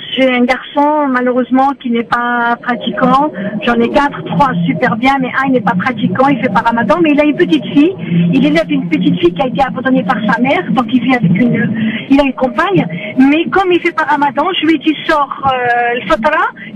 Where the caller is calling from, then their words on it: Paris, Île-de-France, France; Je suis de Paris. J'appelle de Paris.